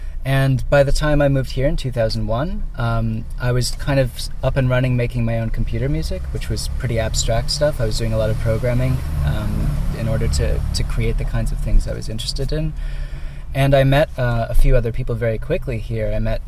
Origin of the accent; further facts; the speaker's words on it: Boston, Massachusetts, United States; I'm from Boston.